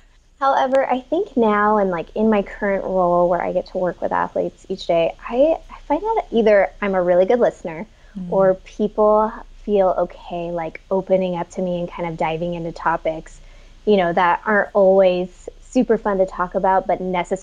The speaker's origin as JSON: {"language": "English", "town": "El Dorado Hills", "region": "California", "country": "United States", "tie": "born or raised there", "lives_now": "Folsom, United States", "said": "I grew up in El Dorado Hills, kind of the outskirts."}